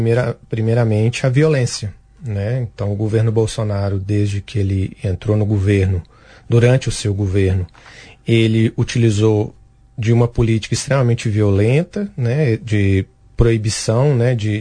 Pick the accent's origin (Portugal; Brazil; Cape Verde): Brazil; sou do Brasil, do Movimento dos Atingidos por Barragem.